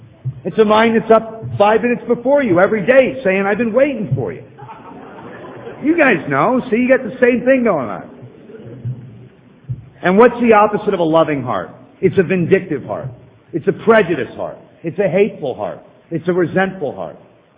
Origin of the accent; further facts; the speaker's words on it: Malibu, California, United States; I grew up in Malibu.